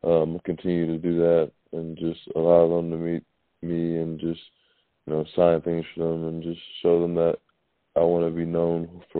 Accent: Atlanta, Georgia, United States; whether it's the NBA city that I'm in or, you know, my hometown, Atlanta.

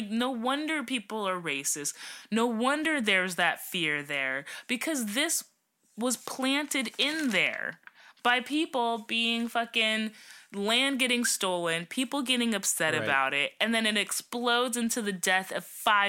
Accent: United States; I'm still proud to be an American, and I'm an American, and we live here, this is our country

